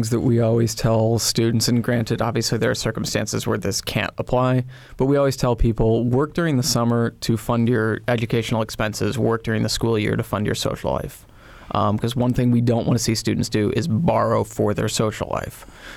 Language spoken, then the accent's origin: English; Bloomington, Indiana, United States; I mean, I'm from Bloomington. I have a degree from IU. I love this town.